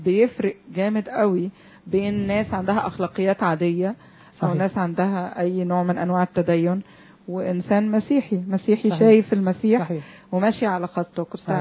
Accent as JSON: {"language": "Arabic", "country": "Egypt", "said": "احنا يمكن كمصريين او كشرق اوسطيين"}